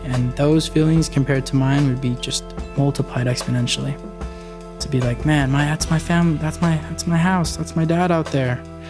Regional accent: Yerington, Nevada, United States; I'm Paiute from Yerington.

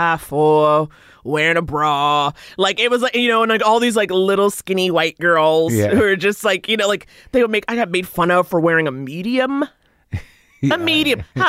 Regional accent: New York, United States; But it's just funny because, like, growing up in New York

